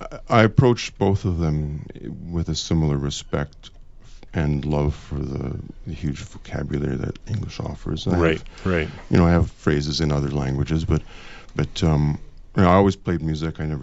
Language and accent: English; Montreal, Quebec, Canada; And I'm from Montreal originally, and then I guess everybody who lives in Montreal at some point has to be a poet.